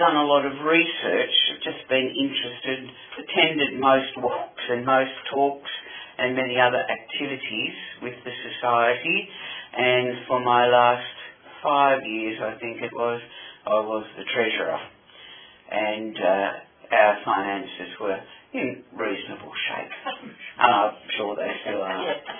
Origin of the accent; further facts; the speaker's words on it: Fitzroy, Victoria, Australia; And I noted that when I moved schools from North Fitzroy to Fitzroy.